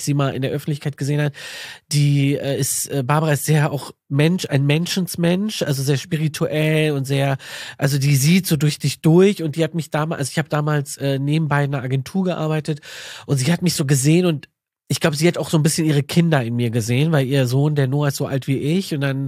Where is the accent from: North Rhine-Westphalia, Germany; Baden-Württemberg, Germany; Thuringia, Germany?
North Rhine-Westphalia, Germany; Düsseldorf; also ich komme aus Düsseldorf, ich habe in Köln studiert